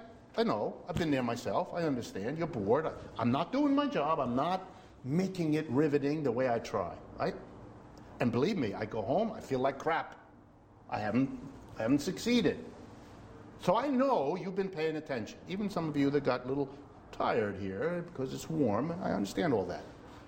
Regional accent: United States; born there; Both my parents were born in Europe, so I am the child. I was born in the United States

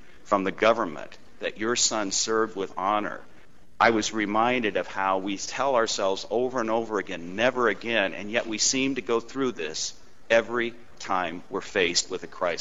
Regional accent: Iowa, United States; it took me back to when I was a 13-year-old growing up in Iowa. A story hit the Des Moines Register that captured the attention of everyone in my state.

